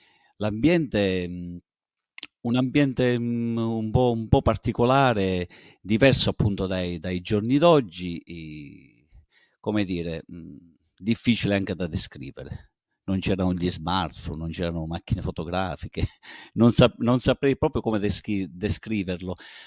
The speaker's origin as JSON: {"language": "Italian", "town": "Luzzi", "region": "Calabria", "country": "Italy", "tie": "born or raised there", "also_born_or_lived": "Cosenza", "said": "io sono nato a Cosenza il 2/10/1973, oggi il 2 ottobre ho compiuto 50 anni e niente, vivo a Luzzi da sempre."}